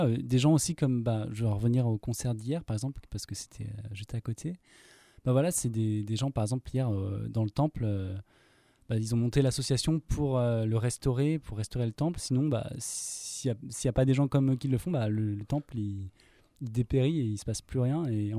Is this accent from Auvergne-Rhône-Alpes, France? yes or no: yes; Annecy, Auvergne-Rhône-Alpes, France; Donc, moi, je suis originaire d'Annecy.